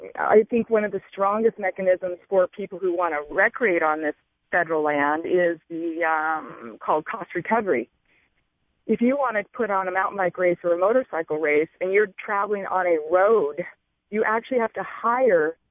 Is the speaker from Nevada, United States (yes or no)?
yes; Nevada, United States; You know, I'm originally from Nevada